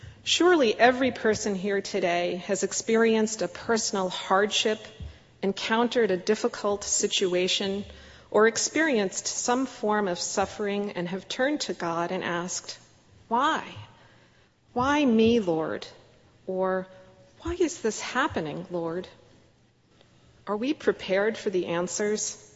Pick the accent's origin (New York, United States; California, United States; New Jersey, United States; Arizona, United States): New Jersey, United States; Teaneck; returned to Teaneck, where I grew up, and lived with my parents after graduating. I came back to my hometown